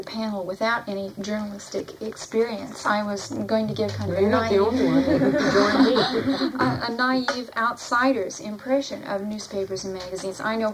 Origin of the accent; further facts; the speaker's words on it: Indiana, United States; I remember growing up in Indiana, and we used to laugh about the Indianapolis Star